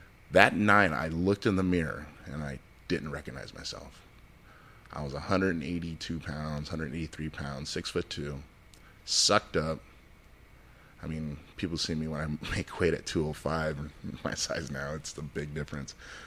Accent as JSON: {"language": "English", "town": "Santa Ana", "region": "California", "country": "United States", "tie": "born or raised there", "said": "I could have been shot as one of my friends were when I grew up in Santa Ana"}